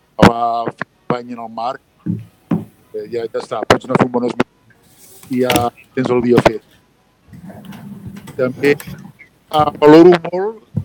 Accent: Sant Feliu de Guíxols, Catalonia, Spain; Jo soc de Sant Feliu tota la vida.

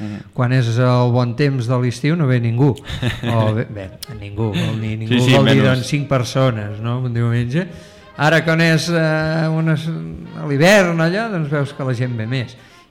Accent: Sant Feliu de Codines, Catalonia, Spain; quan els dic que sóc de Sant Feliu de Codines em diuen, és molt lluny això.

